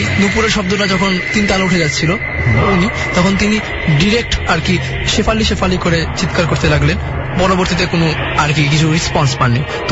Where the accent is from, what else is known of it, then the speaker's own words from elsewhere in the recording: Dhaka, Dhaka Division, Bangladesh; আমি একজন student, inter first ইয়ারে পড়ছি এবং পুরন ঢাকা থেকে এসেছি।